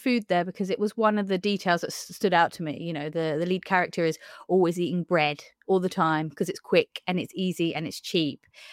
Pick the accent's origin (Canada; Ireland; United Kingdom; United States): United Kingdom; East London, London; We're from East London.